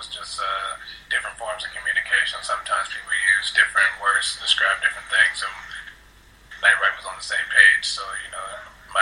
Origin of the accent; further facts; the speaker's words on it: Indiana, United States; I mean, I grew up in Indiana, so I got to watch Peyton for all those years